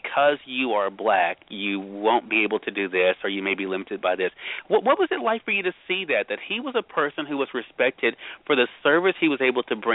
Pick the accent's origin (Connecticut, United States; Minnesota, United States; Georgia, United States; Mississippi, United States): Mississippi, United States; Brandon; When I was growing up in Brandon, Mississippi, she told me I could do anything.